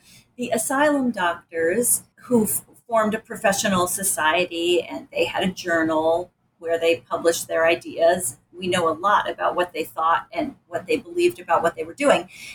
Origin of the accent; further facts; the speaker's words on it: Rochester, New York, United States; because I grew up in Rochester and I wrote my undergraduate honors thesis on the Buffalo State Hospital for the Insane.